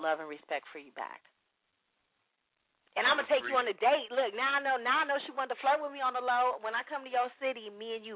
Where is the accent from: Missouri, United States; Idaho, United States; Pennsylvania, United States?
Pennsylvania, United States; Duquesne; Yeah, I'm from Pittsburgh, Pennsylvania. I'm a Steeler all day from a small town called Duquesne, about 4 or 5 miles outside of Pittsburgh.